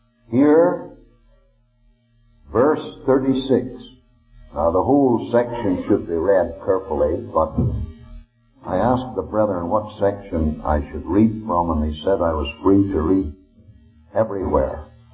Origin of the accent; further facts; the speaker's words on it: Ireland; I was from Ireland myself.